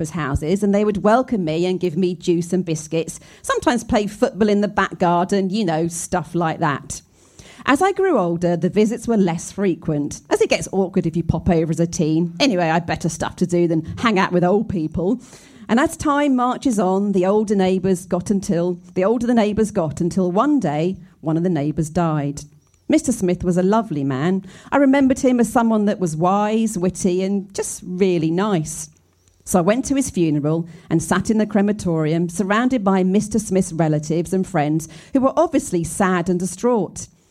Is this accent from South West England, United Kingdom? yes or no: no; Scotland, United Kingdom; I grew up in Scotland in a small cul-de-sac